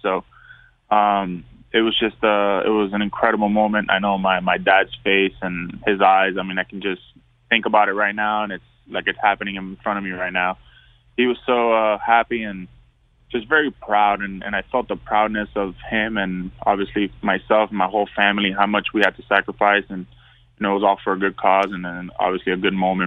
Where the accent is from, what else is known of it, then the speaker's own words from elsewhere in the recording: Miami, Florida, United States; you know, I'm from Miami.